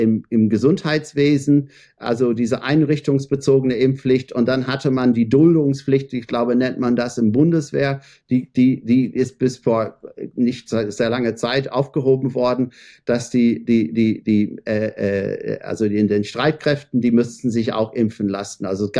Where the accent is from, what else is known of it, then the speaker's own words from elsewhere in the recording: Ireland; und dann komme ich aus Irland und bin hier nicht so